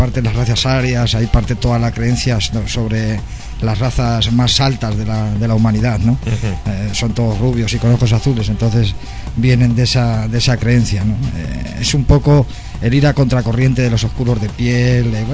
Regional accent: Spain; yo hablo ahora como europeo, como español

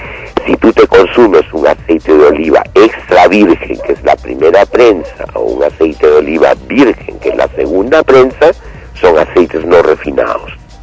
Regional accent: Peru; todos los nacidos en el Perú somos peruanos por igual.

